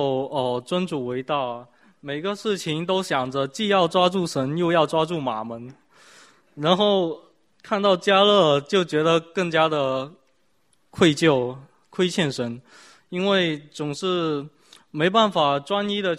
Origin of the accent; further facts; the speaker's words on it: Guangzhou, Guangdong, China; 感谢神，我是从广州过来的